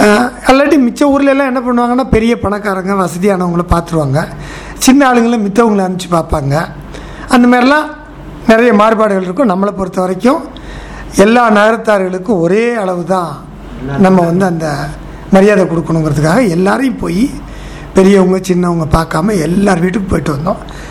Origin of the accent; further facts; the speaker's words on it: Melaisivapuri, Tamil Nadu, India; born there; நான் பிறந்த ஊரான மேலைச்சுவபுரியில் சுமார் 1 கோடி ரூபாய் செலவில் ஒரு கல்யாண மண்டபம் கட்டி